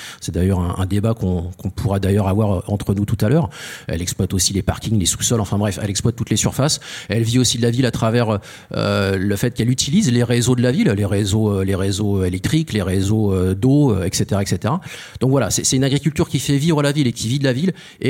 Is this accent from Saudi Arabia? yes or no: no; Paris, Île-de-France, France; born there; Je suis né à Paris et puis j'ai pas fait autre chose que du métro et autres.